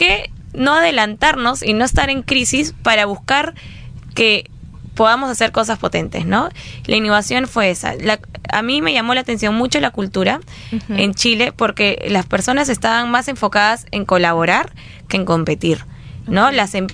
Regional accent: Peru; nosotros como peruanos confiamos en el peruano que está en nuestro costado.

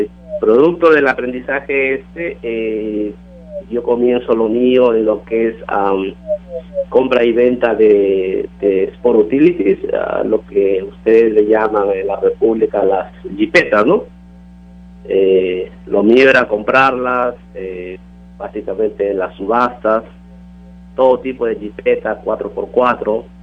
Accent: Peru; moved away as an adult; now in United States; yo soy peruano. En el año 97, a raíz de ciertas situaciones familiares, mi padre se comunica conmigo

